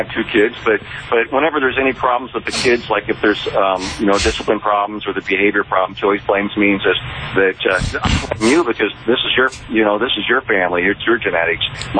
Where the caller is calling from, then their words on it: Iowa, United States; I'm from Iowa.